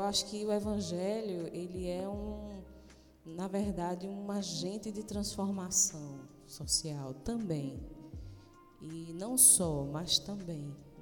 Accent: Northeast Region, Brazil; Eu sou nordestina, e nordestina é mulher braba.

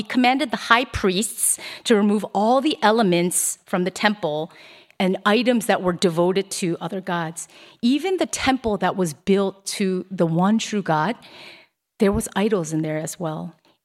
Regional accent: Pennsylvania, United States; I grew up in Pennsylvania, and when our schools went to like school trips and stuff, we would always go to Lancaster, Amish town.

